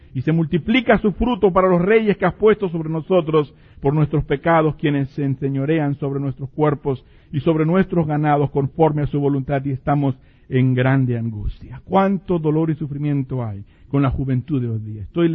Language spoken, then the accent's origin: Spanish; Pomona, California, United States; yo soy de Pomona, la hermosa ciudad de Pomona